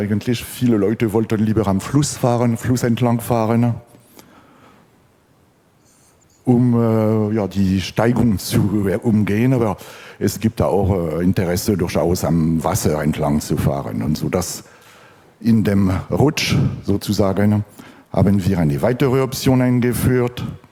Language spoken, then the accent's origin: German; France; Also ich bin Franzose, berentet, Radfahrer.